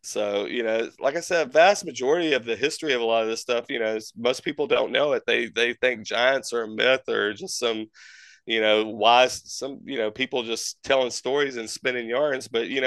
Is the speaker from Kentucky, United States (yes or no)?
no; Dallas-Fort Worth, Texas, United States; And like even when I lived in Texas, I grew up in the Dallas-Fort Worth area.